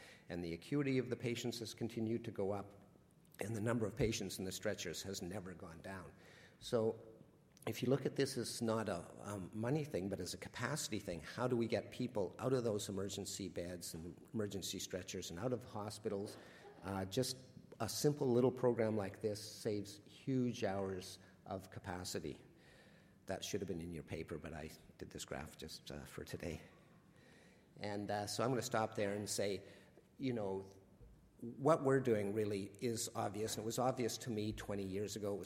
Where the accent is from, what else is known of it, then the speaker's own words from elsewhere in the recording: Alberta, Canada; I've concentrated on Alberta and Ontario because I'm from Alberta and because I'm now in Ontario.